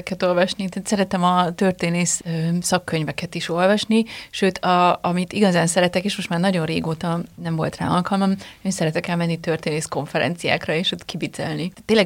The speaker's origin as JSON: {"language": "Hungarian", "town": "Cluj-Napoca", "region": "Cluj County", "country": "Romania", "tie": "born or raised there", "moved": "yes", "said": "főleg amíg még Kolozsváron éltünk, mert amikor eljöttünk, ott kellett hagyni egy részét a könyvtárnak"}